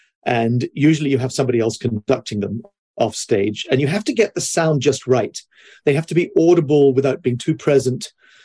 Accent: England, United Kingdom; also born or lived in Toronto; I grew up in England. I mean, I was born in Toronto, but from the age of 5 to 19, I grew up.

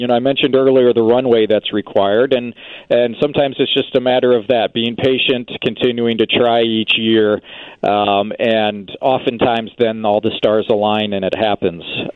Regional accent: Peoria, Illinois, United States; I grew up in Peoria, Illinois, and presented music down there as well.

